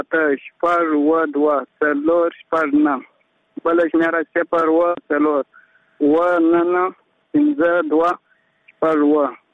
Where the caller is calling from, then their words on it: Nad Ali, Helmand, Afghanistan; د هلمند ولایت ندالی ولسوالۍ سمې اړیکه نیولې ده.